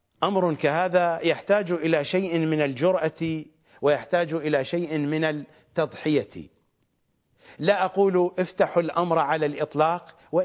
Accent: Iraq; إذا ما وصلت إلى نقطة حدودية من حدود بلدي العراق فإنهم سيوقفوني

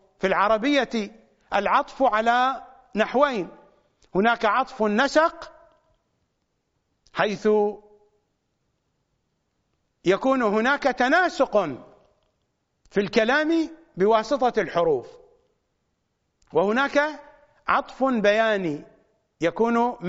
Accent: Iraq; هذه المناطق في دائرة المنطقة المقدسة عندنا في العراق

